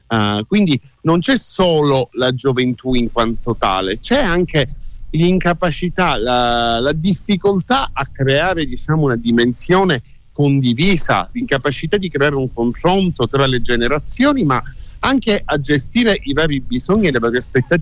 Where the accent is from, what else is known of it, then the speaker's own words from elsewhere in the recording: Palermo, Sicily, Italy; nella mia città natale, a Palermo